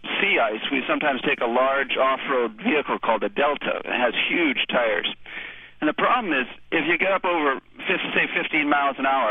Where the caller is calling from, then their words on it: McMurdo Station, Antarctica; I'm calling from McMurdo Station, Antarctica.